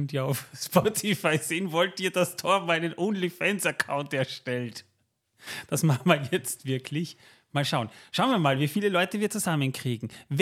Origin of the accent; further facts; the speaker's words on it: Austria; Ich bin Österreicher, ja. Ich spreche kein Deutsch.